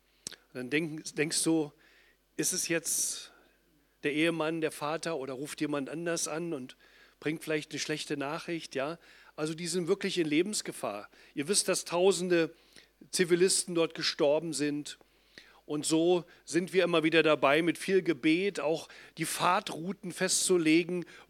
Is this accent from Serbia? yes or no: no; Germany; gerade auch wir als Deutsche, als Gläubige in Deutschland